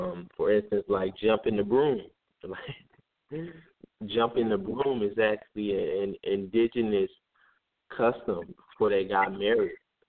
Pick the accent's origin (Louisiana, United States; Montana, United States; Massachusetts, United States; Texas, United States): Texas, United States; Fort Hood; born there; I was born in Fort Hood, Texas, but you know most of my family is from Tallahassee, Florida